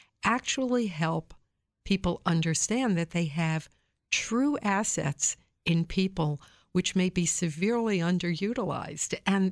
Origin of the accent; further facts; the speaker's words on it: New York City, New York, United States; I worked for one of the largest cities in the world, New York, my hometown.